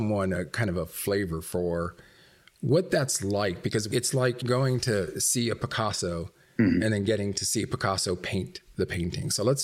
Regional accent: Los Angeles, California, United States; actually, my parents split up when I was about 6 months old and I grew up in Los Angeles.

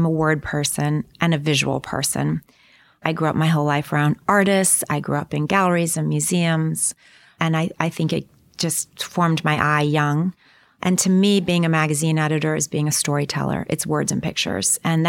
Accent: Michigan, United States; now in New York, United States; I grew up in Michigan. I was raised there. And I came here. It was the late 70s.

